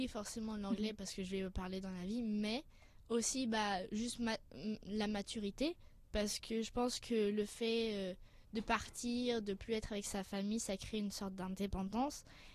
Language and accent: French; France; also born or lived in Singapore; je suis française et je suis née à Singapour, donc qui est située en Asie.